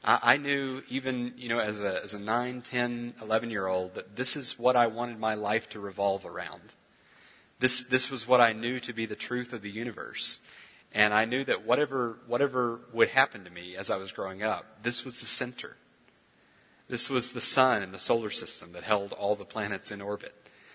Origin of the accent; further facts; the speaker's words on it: Arkansas, United States; I grew up in Arkansas, and when I was born, my parents were both young, growing, committed Christians.